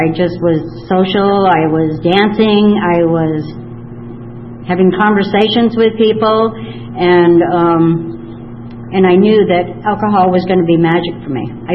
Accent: Portsmouth, New Hampshire, United States; We moved back to my hometown, Portsmouth, New Hampshire, and we lived there.

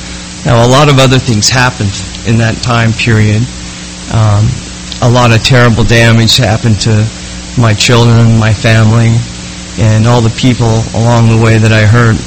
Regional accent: Idaho, United States; I grew up in Idaho

